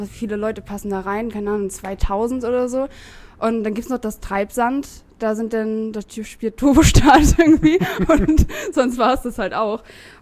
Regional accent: Lübeck, Schleswig-Holstein, Germany; now in Hamburg, Germany; Nee, ich komme aus Lübeck.

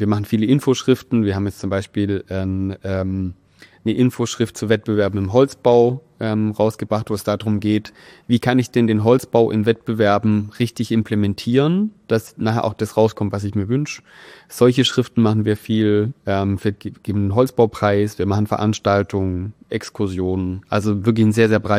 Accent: Esslingen, Baden-Württemberg, Germany; jetzt in meiner Heimatstadt in Esslingen

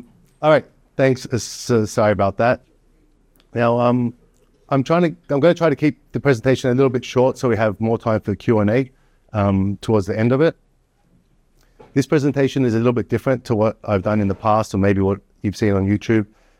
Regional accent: Australia; moved away as an adult; I'm an Australian.

